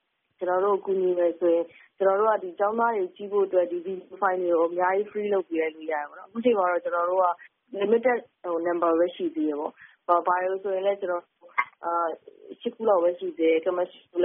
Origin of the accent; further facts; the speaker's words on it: Yangon, Yangon Region, Myanmar; ကျွန်တော်ဆိုရန်ကုန်မှာပဲမွေးရန်ကုန်မှာပဲကြည်